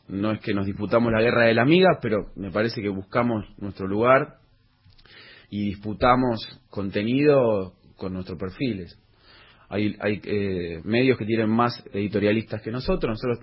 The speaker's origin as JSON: {"language": "Spanish", "town": "Comodoro Rivadavia", "region": "Chubut", "country": "Argentina", "tie": "born there", "said": "el vecino de Comodoro Rivadavia, que es el lugar donde yo nací"}